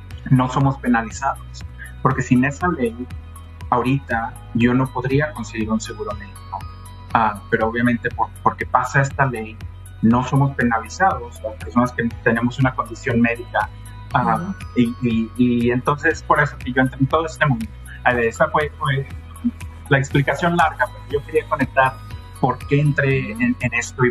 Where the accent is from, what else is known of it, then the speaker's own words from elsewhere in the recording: Guadalajara, Jalisco, Mexico; born there; moved away as an adult; Yo llego a este país, soy nacido en Guadalajara, México. Llego a este país a los 18 años para ir a la universidad.